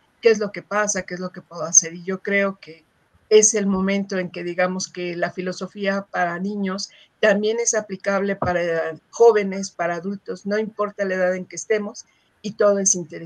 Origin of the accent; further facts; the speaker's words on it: Mexico City, Mexico; de la Ciudad de México